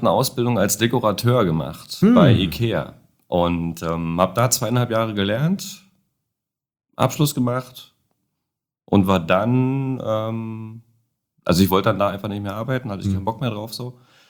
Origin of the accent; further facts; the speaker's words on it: Niemegk, Brandenburg, Germany; moved away as an adult; Das nennt sich Niemek. Das ist eine Autobahnabfahrt von der A9.